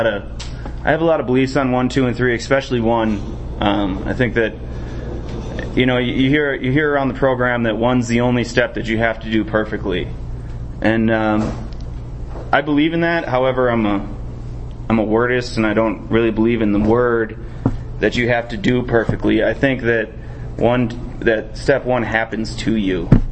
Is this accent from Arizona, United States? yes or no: yes; Prescott, Arizona, United States; I'm an alcoholic from Prescott.